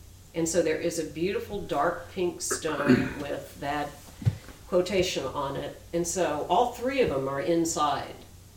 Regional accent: Washington, District of Columbia, United States; and I grew up in Washington, D.C.

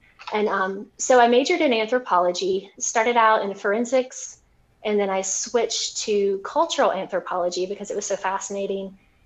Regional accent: Tennessee, United States; I guess I would start with the fact that I grew up in East Tennessee, in the beautiful hills of East Tennessee.

